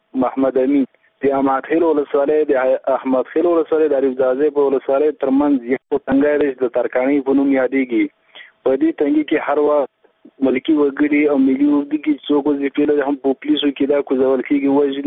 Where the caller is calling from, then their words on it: Paktia, Afghanistan; د پکتیا ولایت در یو ځای ورسره نه خبرې کوم